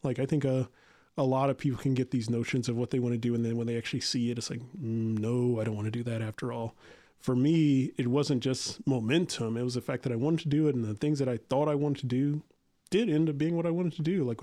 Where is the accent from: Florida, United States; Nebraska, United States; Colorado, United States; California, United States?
Nebraska, United States; Omaha; I've grown up in a couple of places. I'm mostly from Omaha, Nebraska. My father was in the Air Force, so we lived